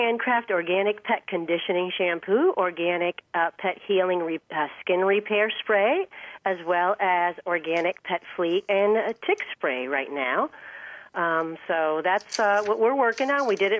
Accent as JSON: {"language": "English", "town": "Miami", "region": "Florida", "country": "United States", "said": "Well, we came from Miami, Florida, the big city, and we just decided we need to go back to simple, basic living."}